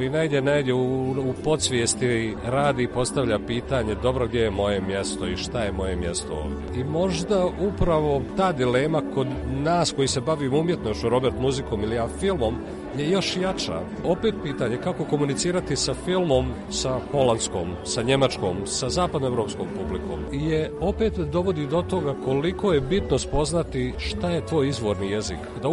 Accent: Sarajevo, Federation of Bosnia and Herzegovina, Bosnia & Herzegovina; born there; Rođen sam u Sarajevu 1963.

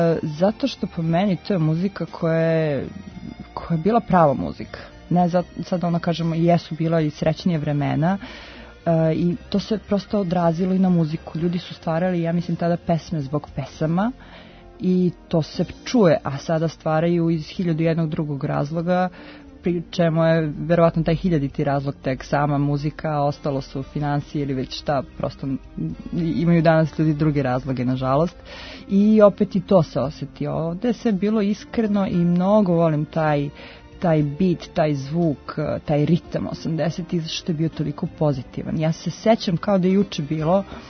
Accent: Skakavac, Federation of Bosnia and Herzegovina, Bosnia & Herzegovina; ja sam veliki deo detinjstva provela u Bosni, ovaj, jednom malom selu Skakavac pored Bosanskog Petrovca i ta Bosna mene poprično formirala kao dete

